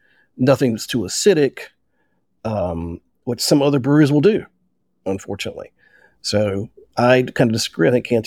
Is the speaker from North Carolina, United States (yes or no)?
yes; North Carolina, United States; I'm from North Carolina. At that point, we couldn't buy a beer over 6%, so I didn't know these beers existed.